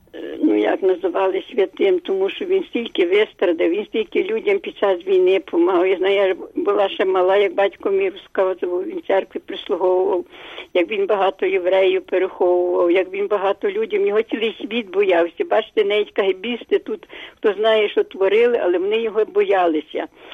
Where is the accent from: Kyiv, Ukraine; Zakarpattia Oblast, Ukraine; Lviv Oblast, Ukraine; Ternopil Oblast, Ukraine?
Lviv Oblast, Ukraine; Lviv; Я зі Львова